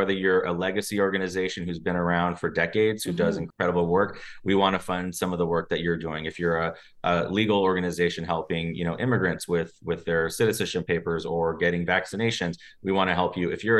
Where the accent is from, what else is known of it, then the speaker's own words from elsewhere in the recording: Riverside, California, United States; also born or lived in San Bernardino; I am someone who's very proudly from the Inland Empire. I was born in San Bernardino, raised in Riverside's Northside community, which is where my parents live still to this day.